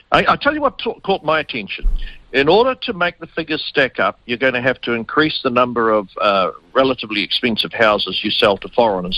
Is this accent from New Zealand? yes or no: yes; Kaitaia, Northland, New Zealand; Mate, I'm from Kai Tai.